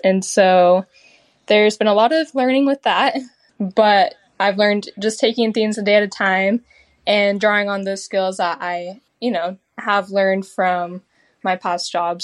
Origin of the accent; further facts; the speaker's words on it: Utah, United States; So like I mentioned, I grew up in Utah, spent a lot of time outdoors.